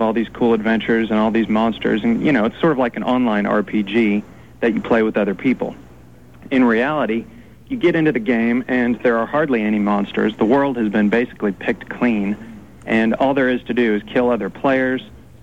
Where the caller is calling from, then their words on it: Dallas, Texas, United States; in Dallas.